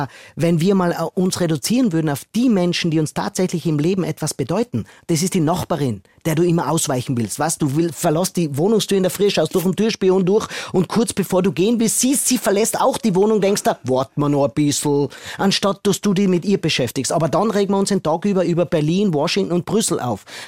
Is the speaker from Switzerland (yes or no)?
no; Lienz, Tyrol, Austria; German is a second language; moved away as an adult; also born or lived in Vienna; now in Germany; Ich komme aus Lienz, Osttirol, vielleicht kennen das ein paar, das ist Tirol. Und habe 20 Jahre in Wien gelebt. Ich lebe jetzt schon seit 14 Jahren in Deutschland. Ich lerne auch immer noch Deutsch, ja.